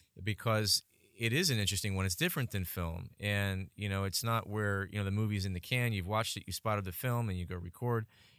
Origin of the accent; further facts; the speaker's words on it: Huntington Beach, California, United States; I've been going to Disneyland since I was, 2 feet tall because I grew up in Huntington Beach.